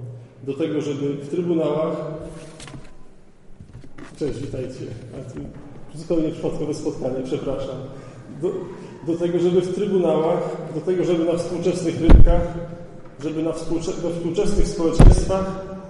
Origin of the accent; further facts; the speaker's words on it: Częstochowa, Silesian Voivodeship, Poland; born there; ja urodziłem się w Częstochowie, całkiem niedawno, a urodziłem się też całkiem niedawno, bo w 81 roku